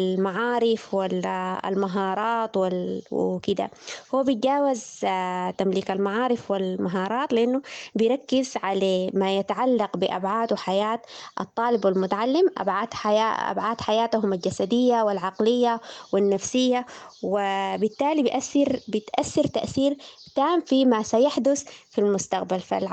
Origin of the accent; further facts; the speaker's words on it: Darfur, Sudan; بقرار من وزارات التربية عندنا في دارفور